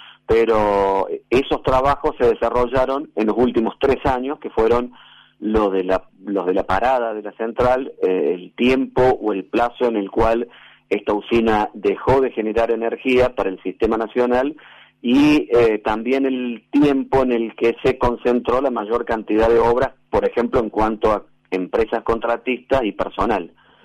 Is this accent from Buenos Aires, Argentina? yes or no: no; Río Tercero, Córdoba, Argentina; en realidad yo soy oriundo de Río Tercero, que está a 40 kilómetros aproximadamente de la central nuclear